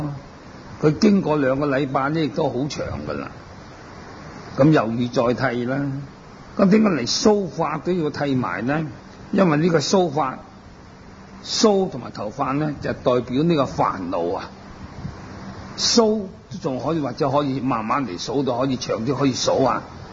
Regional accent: China; 因为呢啲在我哋中国人嚟讲咧，就系唔通嘅

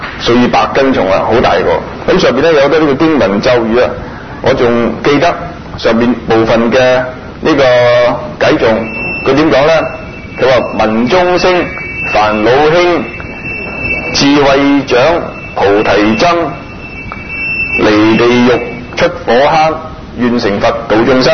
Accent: Sha Tin, New Territories, Hong Kong; 昔日呢我喺童年嘅時候喺沙田呢未曾試過去聽過一日經

